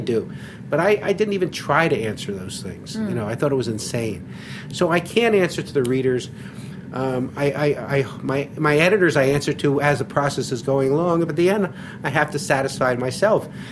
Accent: Philadelphia, Pennsylvania, United States; And I'm from Philadelphia, where everybody rips everything.

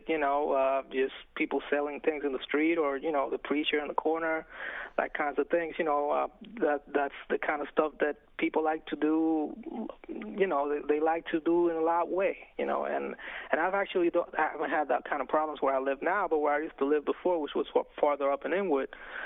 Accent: Puerto Rico; I'm from Puerto Rico originally

